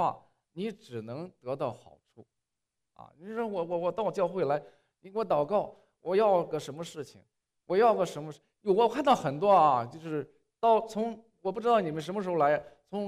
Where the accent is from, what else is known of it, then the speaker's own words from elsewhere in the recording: China; 我们从大陆来嘛，啊，从国内的情况来看